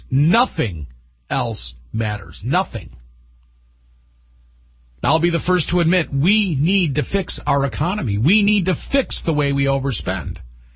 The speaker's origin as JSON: {"language": "English", "country": "United States", "said": "by virtue of being an American, we have certain alienable rights and obligations"}